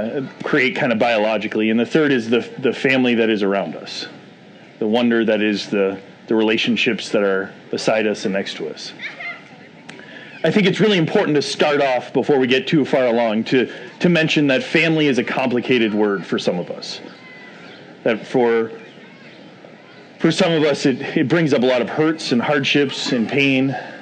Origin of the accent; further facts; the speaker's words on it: Boston, Massachusetts, United States; accent: Boston; And I grew up in Boston, Massachusetts. And so when Coach Cawthorn would yell at you, it would be the only time you'd slip into a Boston accent.